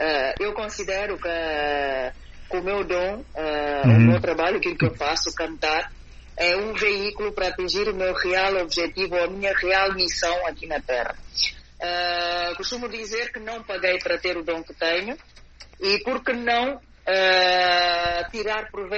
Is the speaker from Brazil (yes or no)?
no; Guinea-Bissau; Somos guineenses.